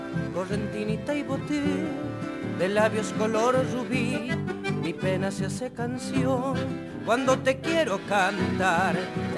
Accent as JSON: {"language": "Spanish", "region": "Buenos Aires", "country": "Argentina", "tie": "born there", "said": "a mí, a tantos otros que también nacimos en Buenos Aires"}